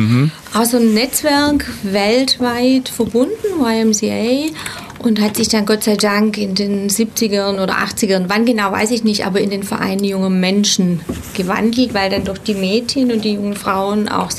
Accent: Ulm, Baden-Württemberg, Germany; born there; Ich komme aus Ulm, bin hier geboren

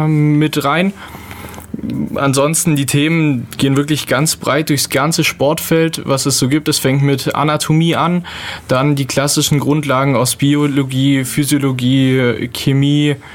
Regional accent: Ulm, Baden-Württemberg, Germany; also born or lived in Munich; diesen Trend muss ich in meine Heimatstadt mehr oder weniger bringen und bin dann aus München zurückgekommen nach Ulm

